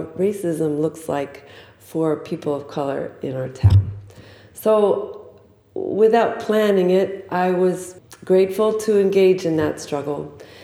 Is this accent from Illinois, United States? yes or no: no; Bronx, New York, United States; Epiphany and her mother Amelia moved from the Bronx, which was a bonding point for us because I'm also from the Bronx.